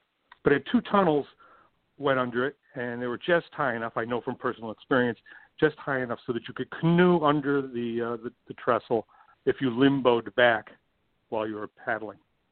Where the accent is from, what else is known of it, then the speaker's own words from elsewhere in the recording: Chili, New York, United States; Okay, everybody in Chile is laughing right now.